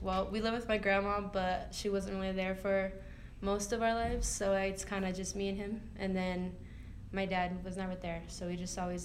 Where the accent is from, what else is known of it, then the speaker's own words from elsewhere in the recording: Colorado, United States; I grew up in Colorado all my life, so just the mountains have always been a cool place for me.